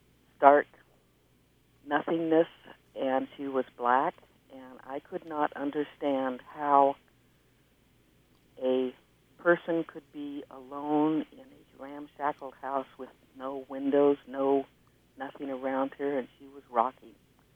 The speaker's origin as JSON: {"language": "English", "region": "California", "country": "United States", "said": "We came from California, and we had the greenhouses."}